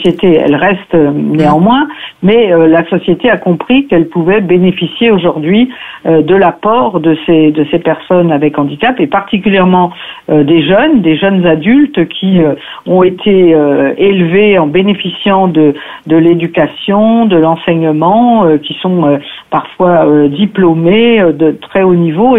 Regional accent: Conflans-Sainte-Honorine, Île-de-France, France; born there; je suis née à Conflans-Sainte-Honorine, mais oui. j'habite à Iragny depuis que je suis adulte

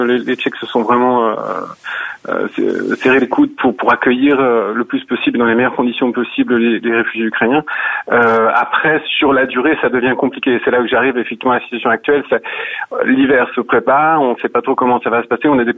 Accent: Lyon, Auvergne-Rhône-Alpes, France; born there; now in Czech Republic; je suis français né à Lyon, mais je vis ici depuis 20 ans

